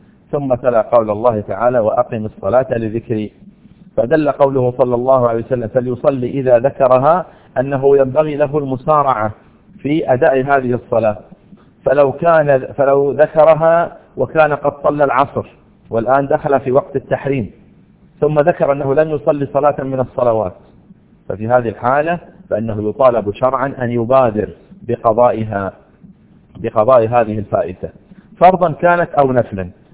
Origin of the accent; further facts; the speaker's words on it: Al-Ahsa, Eastern Province, Saudi Arabia; وفد عبد القيس القادم من بلدنا الأحساء